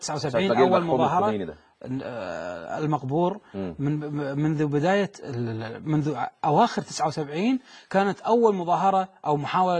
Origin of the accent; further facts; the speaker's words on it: Kuwait; نحن 3 كويتيين زرنا هذا المؤتمر